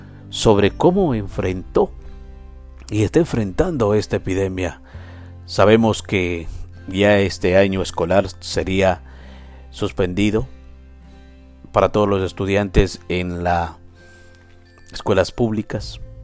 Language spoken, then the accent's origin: Spanish; New York, United States; somos neoyorquinos y la mayoría de neoyorquinos siempre trabajamos juntos